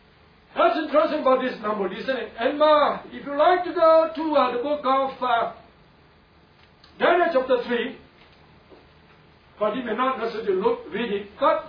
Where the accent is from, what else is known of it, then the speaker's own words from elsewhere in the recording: Singapore; Right, but now the world has become more Americanized, so being Singaporean, I don't speak English anymore, actually, I speak American.